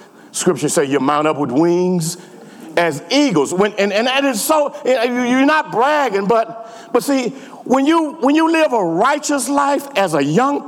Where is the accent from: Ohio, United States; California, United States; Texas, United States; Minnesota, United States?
Texas, United States; Houston; I grew up in Houston.